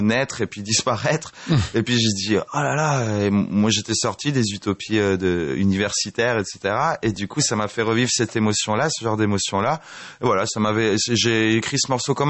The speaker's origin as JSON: {"language": "French", "town": "Grenoble", "region": "Auvergne-Rhône-Alpes", "country": "France", "said": "dans la région où je viens de Grenoble, région Rhône-Alpes."}